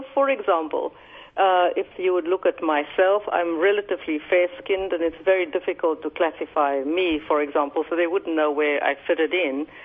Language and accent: English; Cape Town, Western Cape, South Africa; born there; I was born in Cape Town, probably one of the most beautiful parts of South Africa, overlooking Robben Island